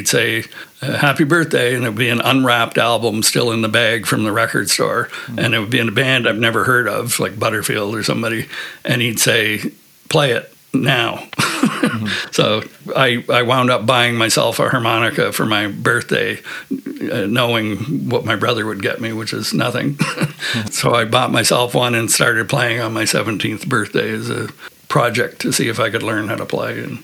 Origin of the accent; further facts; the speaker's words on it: Toronto, Ontario, Canada; I grew up in Toronto